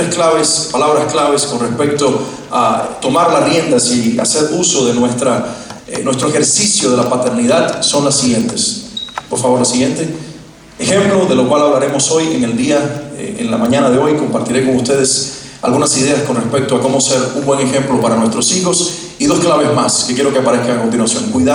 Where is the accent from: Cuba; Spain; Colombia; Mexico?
Cuba; accent: Cuban; soy cubano. Yo creo que ya el acento me delató, ¿no? Soy cubano, bueno, me arrepentí algunos años de ser cubano, no es cierto. Pero sí, soy del Caribe y por eso hablo de esta manera.